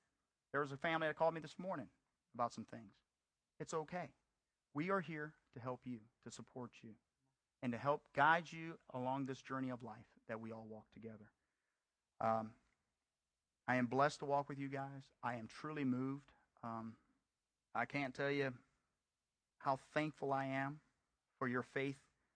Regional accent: South Korea; accent: Southern American; English is a second language; now in United States; You got a Korean up here preaching to you. Hallelujah. It's amazing, you know. And I sound like I'm from the South.

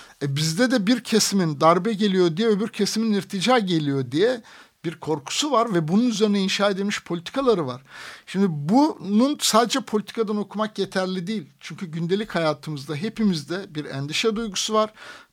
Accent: Aegean Region, Turkey; born there; Bakın benim doğduğum kasabada 4 tane dere vardı ve bugün o derelerden hiçbirisi yok. Ki bu bir batı kasabası yani Ege.

